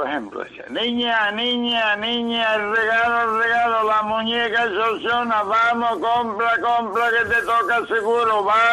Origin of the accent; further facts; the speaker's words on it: Algeciras, Andalusia, Spain; now in Granada, Spain; yo soy de Algeciras, de Cádiz. Vivo en Granada, pero soy de Algeciras.